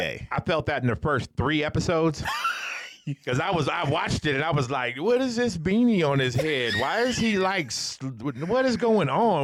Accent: Hawaii, United States; Because, like, being Hawaiian, being Polynesian, we have things like you don't wear shoes in the house.

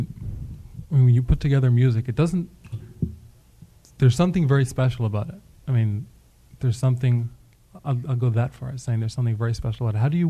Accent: Israel; also born or lived in Boston; now in New York City, United States; I was born in Boston, but I grew up in Israel.

